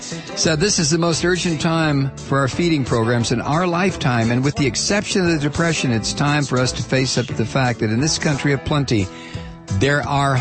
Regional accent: Ohio, United States; they go to a corner of southwestern Ohio, which gets my attention because I'm from Ohio.

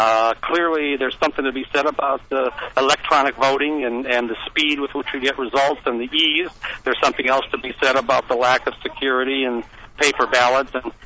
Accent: Chicago, Illinois, United States; I grew up in Chicago when the joke used to be that six people voted and four were dead

